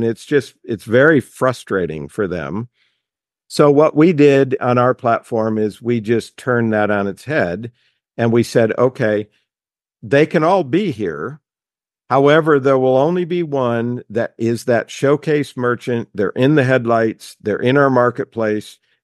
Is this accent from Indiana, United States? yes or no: yes; Indiana, United States; when I did go to college, I went to Indiana University and I grew up in Indiana.